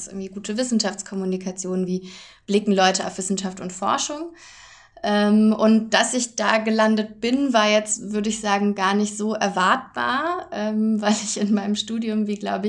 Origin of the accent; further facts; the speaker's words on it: Berlin, Germany; Bin dann zurück nach Deutschland, nach Berlin. Ich komme auch aus Berlin